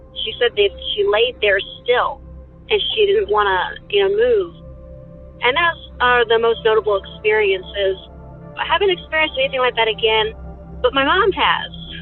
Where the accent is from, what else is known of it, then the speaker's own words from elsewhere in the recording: Illinois, United States; I grew up in Southern Illinois, so there's a few instances that I remember in this house